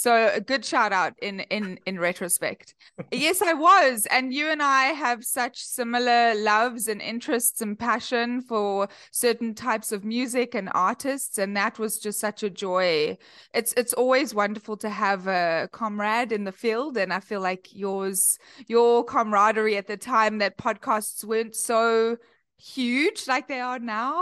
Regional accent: Cape Town, Western Cape, South Africa; accent: South African; moved away as an adult; now in Chicago, United States; I come all the way from Cape Town, born and bred in Cape Town. And I moved to Chicago a few years ago.

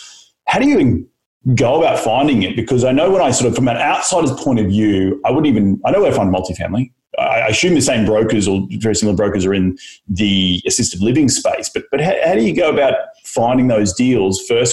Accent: Australia; accent: Australian; Because of me, because of my accent.

